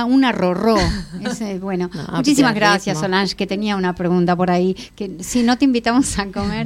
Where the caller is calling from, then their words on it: Panama; de Charlotte, Carolina del Norte. Soy una artista panameña en USA